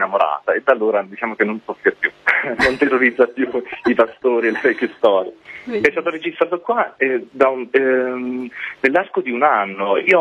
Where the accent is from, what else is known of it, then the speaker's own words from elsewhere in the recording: Siano, Campania, Italy; Il disco io l'ho fatto nel mio paese, a Siano. Io sono di questo paesino in provincia di Salerno.